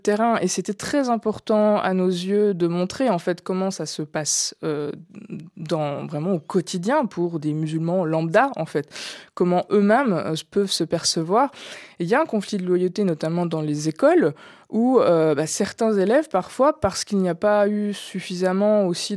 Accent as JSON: {"language": "French", "country": "France", "tie": "born or raised there", "said": "je suis française, j'ai la citoyenneté française, j'ai vécu en France, j'ai été éduquée, élevée en France."}